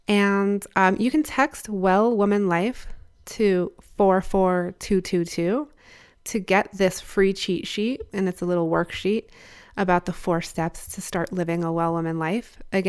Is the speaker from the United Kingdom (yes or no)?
yes; England, United Kingdom; You know, I grew up in England in middle school and high school, and it's just kind of a way of life in England.